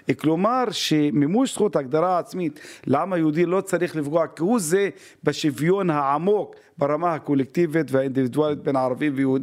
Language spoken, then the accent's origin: Hebrew; Haifa, Haifa District, Israel; אני חיפאי בכל רמה חבריי.